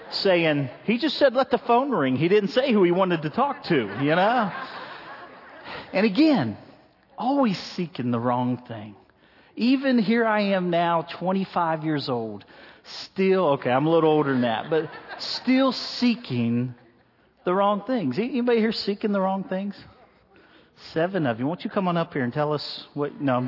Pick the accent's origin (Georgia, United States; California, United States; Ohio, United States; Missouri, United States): Ohio, United States; I'm from Ohio where they really know how to play football.